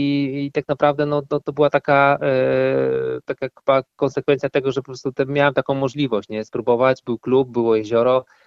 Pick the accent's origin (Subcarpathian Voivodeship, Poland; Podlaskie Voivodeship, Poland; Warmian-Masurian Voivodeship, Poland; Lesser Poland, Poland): Warmian-Masurian Voivodeship, Poland; Mrągowo; wychowując się w Mrągowie, bo tam się urodziłem, tam się wychowałem.